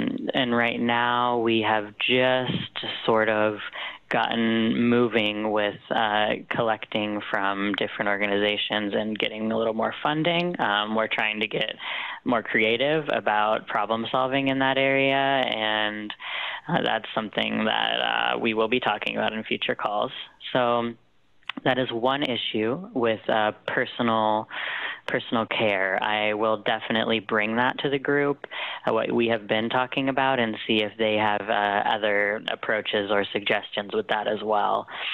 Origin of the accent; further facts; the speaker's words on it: Berkeley, California, United States; now in Portland, United States; I am based in Portland, Oregon right now, but I am originally from Berkeley, California, actually.